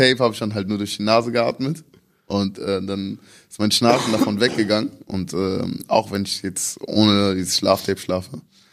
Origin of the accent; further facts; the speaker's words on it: Mönchengladbach, North Rhine-Westphalia, Germany; Ich bin halt hier in Deutschland aufgewachsen, geboren und ich kenne hier im Umkreis, ich bin ja selber in Mönchengladbach aufgewachsen, also kenne ich mich hier in NRW gut aus